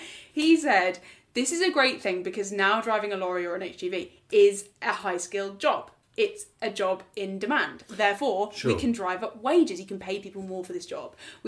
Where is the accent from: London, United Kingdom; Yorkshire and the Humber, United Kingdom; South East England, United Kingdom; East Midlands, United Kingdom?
Yorkshire and the Humber, United Kingdom; Leeds; I come from Leeds, and this is a place where I could not stay if I wanted a job in media.